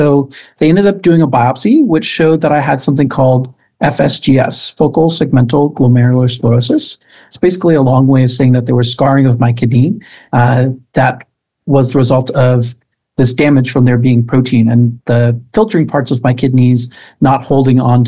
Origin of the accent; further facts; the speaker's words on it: Florida, United States; I grew up in Florida, and then I was just doing my normal kid thing.